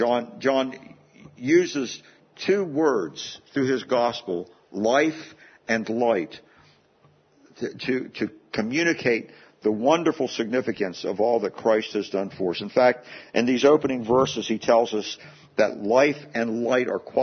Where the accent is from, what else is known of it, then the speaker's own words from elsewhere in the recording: Hagerstown, Maryland, United States; When I was a boy growing up in Hagerstown, there were some street lights around.